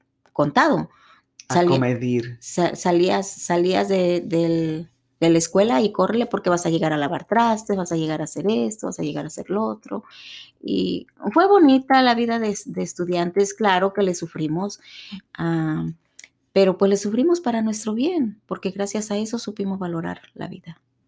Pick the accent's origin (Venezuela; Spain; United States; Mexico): Mexico; pero siempre uno como madre mexicana quiere estar ahí de metiche.